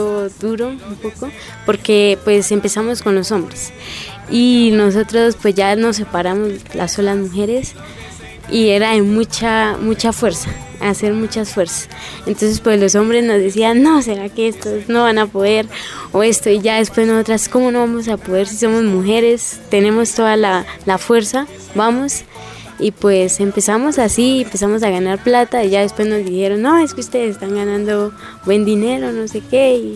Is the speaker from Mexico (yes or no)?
no; Chiquinquirá, Boyacá, Colombia; soy de Varela, Chiquinquirá.